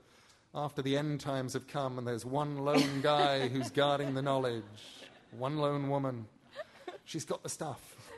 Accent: England, United Kingdom; As an Englishman, I am excused.

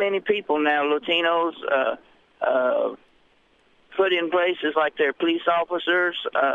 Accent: Mexico; now in United States; I'm a naturalized U.S. citizen now. I moved here from Iceland, Mexico, about 8 years.

